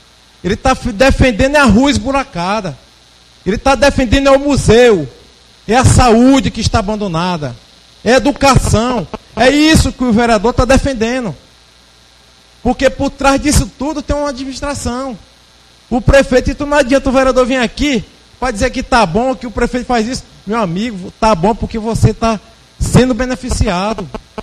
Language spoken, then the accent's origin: Portuguese; Guadalupe, Piauí, Brazil; also born or lived in Teresina; sou guadalupense.